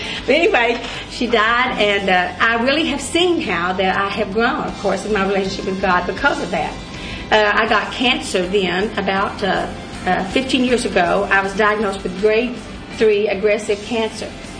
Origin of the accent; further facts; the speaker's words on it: Dallas, Texas, United States; born there; I've been at Mimosa for, I guess, about 15 years. And I was born in Dallas